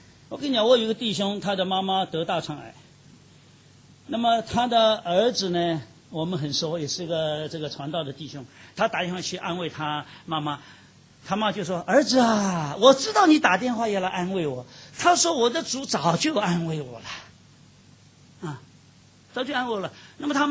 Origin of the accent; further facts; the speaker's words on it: China; 我们中国人讲最传神啊，情人眼里还出西施的嘛